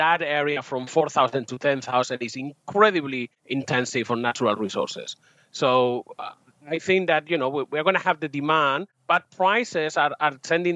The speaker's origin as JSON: {"language": "English", "country": "Spain", "said": "there was a coup d'etat in February of 81 in my home country, Spain. I was tiny. I was 4 years old, but I kind of have a foggy memory of it."}